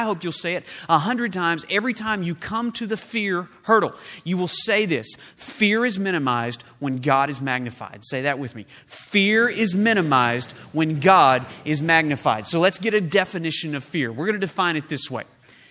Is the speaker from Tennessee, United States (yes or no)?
no; Oklahoma, United States; I am from Oklahoma